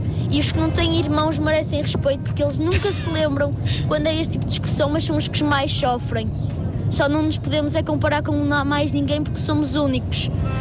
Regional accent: Porto, Norte, Portugal; eu sou do Porto, sou do Norte.

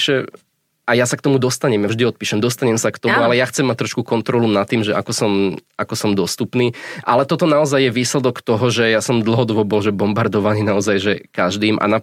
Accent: Bratislava Region, Slovakia; ja som sa narodil v Bratislave, ale potom sme sa presťahovali na dedinu kúsok od Bratislavy a každé ráno ma vozili do školy.

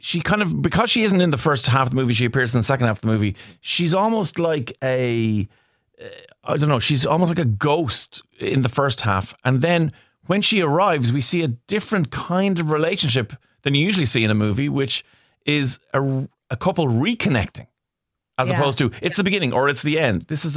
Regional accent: Ireland; I do not take a good American accent for granted at any point as an Irish person.

